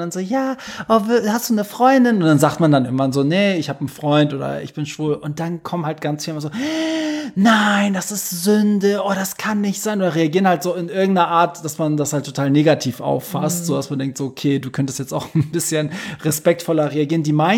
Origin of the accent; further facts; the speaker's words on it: Hamburg, Germany; Und seit ich eigentlich denken kann, sind wir dann aber in Hamburg gewesen.